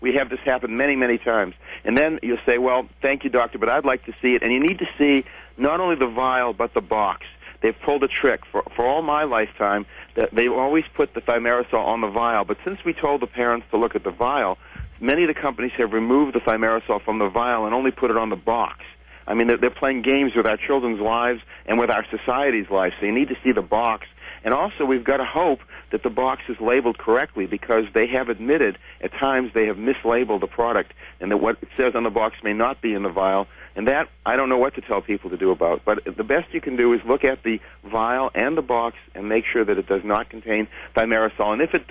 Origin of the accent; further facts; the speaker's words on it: Silver Spring, Maryland, United States; No, I'm from Silver Spring, Maryland. It's a suburb of Washington, D.C.